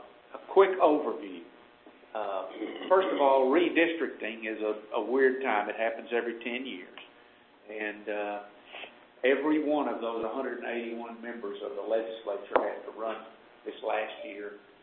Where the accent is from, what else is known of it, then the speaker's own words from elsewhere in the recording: Dallas, Texas, United States; I grew up in Dallas, grew up out in East Dallas.